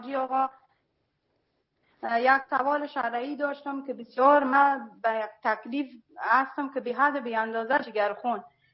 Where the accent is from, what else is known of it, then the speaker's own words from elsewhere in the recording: Afghanistan; now in Germany; من از افغانستان بر آمدم آلمان آمدم.